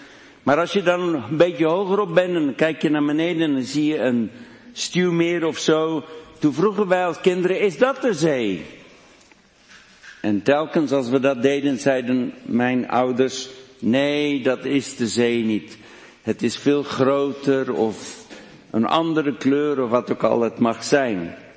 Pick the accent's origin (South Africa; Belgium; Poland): South Africa; Pretoria, Gauteng; Dutch is a second language; now in Netherlands; zijn wij beide geboren en opgegroeid in Zuid-Afrika. In Pretoria, de hoofdstad van Zuid-Afrika. En dat ligt zo'n 800 kilometer van de zee vandaan.